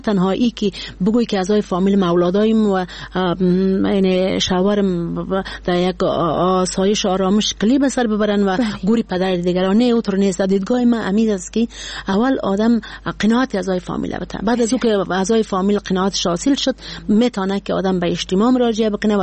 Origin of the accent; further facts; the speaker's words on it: Badakhshan, Afghanistan; من یک کسی هستم که از بدخشان هستم